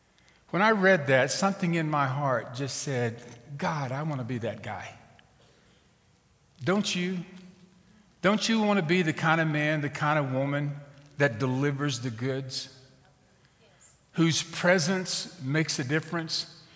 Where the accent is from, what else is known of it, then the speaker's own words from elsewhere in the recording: Texas, United States; accent: Texan; I grew up in Texas, and so you might detect that in my accent. I try to blend in wherever I go, but it is by default Texan.